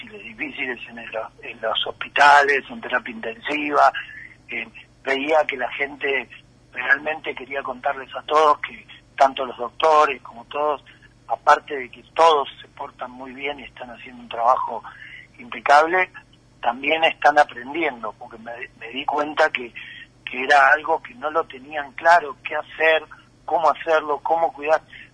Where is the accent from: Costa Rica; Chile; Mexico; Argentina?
Argentina; Yo me encontré con amigos que, como somos nosotros los argentinos, me abrazaron.